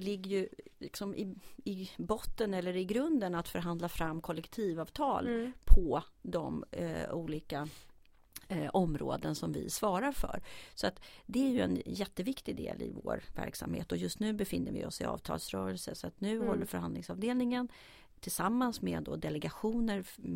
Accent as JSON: {"language": "Swedish", "town": "Sollentuna", "region": "Stockholm County", "country": "Sweden", "tie": "born or raised there", "also_born_or_lived": "Lund / United States", "said": "jag kommer från Stockholm. Absolut. Jag är uppvuxen i Sollentuna och sen har jag bott i Stockholm i större delen av mitt liv med en kort utflykt till Lund och en lite längre utflykt till USA. Men det är väldigt länge sedan nu."}